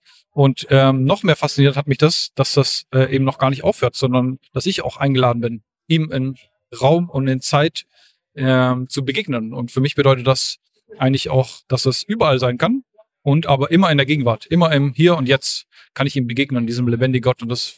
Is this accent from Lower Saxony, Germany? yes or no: no; Lörrach, Baden-Württemberg, Germany; ich bin aus Lörrach